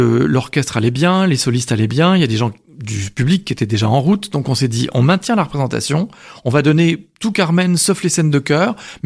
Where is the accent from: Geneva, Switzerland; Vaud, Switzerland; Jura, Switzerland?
Geneva, Switzerland; l'opportunité de diriger l'opéra de ma ville natale à Genève, le Grand Théâtre, donc je vais retourner en Suisse.